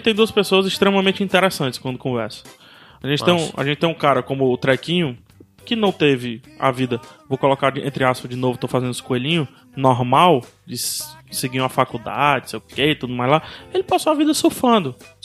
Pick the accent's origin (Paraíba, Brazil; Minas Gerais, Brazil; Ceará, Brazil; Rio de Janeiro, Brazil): Ceará, Brazil; accent: Ceará; Também eu sou cearense com peso do sotaque.